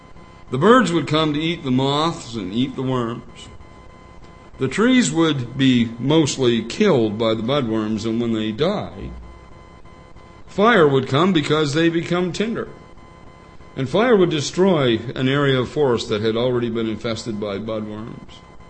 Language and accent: English; Canada; And because I'm Canadian, I'll say, "Till the 1st of July."